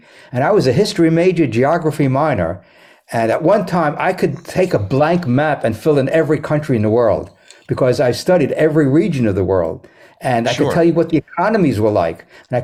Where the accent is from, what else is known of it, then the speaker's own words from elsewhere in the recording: New York City, New York, United States; instead of educational institutions like I grew up with in New York City, where teachers taught.